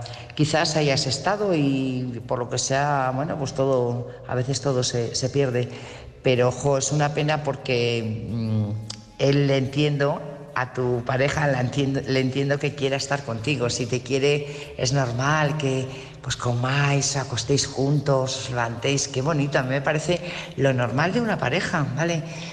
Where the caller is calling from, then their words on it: Burgos, Castile and León, Spain; Buenas noches … corresponsal de Burgos.